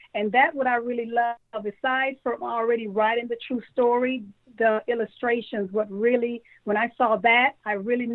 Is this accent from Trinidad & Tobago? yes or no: yes; Trinidad & Tobago; now in United States; You know, we're originally from Trinidad.